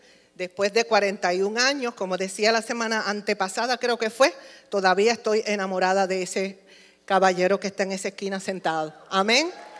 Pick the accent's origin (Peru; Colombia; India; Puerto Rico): Puerto Rico; mi familia es multicultural. Somos puertorriqueños, yo descendiente de vascos españoles